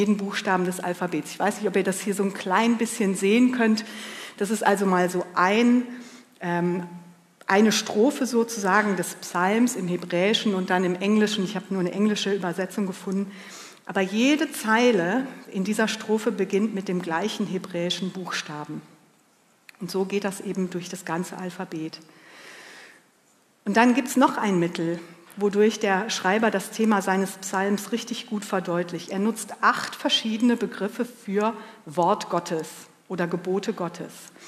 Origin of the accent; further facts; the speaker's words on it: Mönchengladbach, North Rhine-Westphalia, Germany; Ich bin ja in Mönchengladbach groß geworden und aufgewachsen, habe mir eben schon gesagt, und ich habe hier in Düsseldorf deutsche und englische Literatur und Sprachwissenschaft studiert.